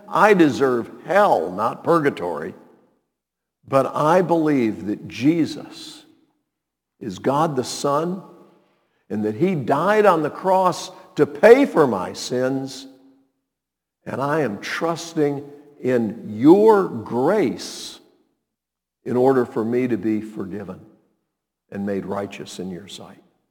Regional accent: New Orleans, Louisiana, United States; Pastor Wood, I'm from New Orleans.

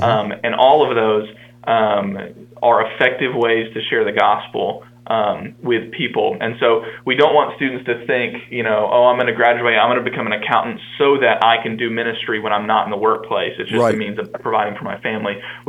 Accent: Bowling Green, Kentucky, United States; So I grew up in Bowling Green, Kentucky, and went to Western Kentucky University.

